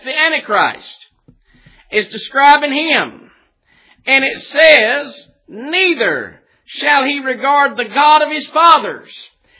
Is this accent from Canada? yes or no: no; United States; And seeing how I'm from America, I probably don't.